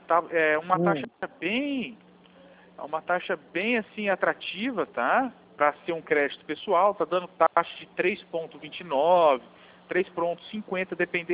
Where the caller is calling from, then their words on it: Londrina, Paraná, Brazil; Eu falo de Londrina.